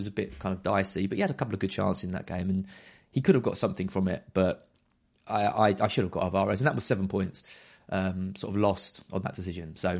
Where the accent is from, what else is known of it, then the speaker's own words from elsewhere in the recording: Brentwood, East of England, United Kingdom; Hi to Ian Evans from Brentwood, my hometown. Lock up your car. That's where my car got nicked from, Brentwood.